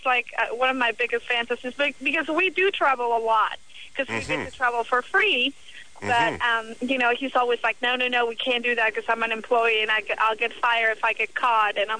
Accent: Mexico City, Mexico; I'm actually from Mexico City.

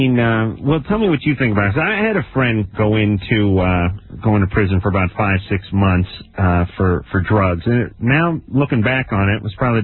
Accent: Los Angeles, California, United States; And even though I was born and bred in Los Angeles and I'm a Lakers fan, I'd like to see an interesting series.

